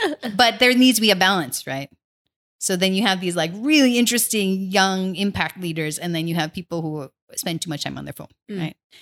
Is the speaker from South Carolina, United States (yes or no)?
no; Chicago, Illinois, United States; So I grew up in Chicago, and my father, the way he raised me was, we are in the United States now, and we have to make a life for ourselve